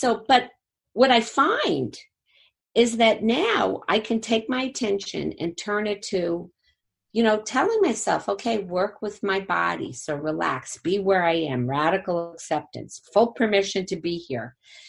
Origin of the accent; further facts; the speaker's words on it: Jersey City, New Jersey, United States; Well, I'm from Jersey City, so I like wear like a sailor.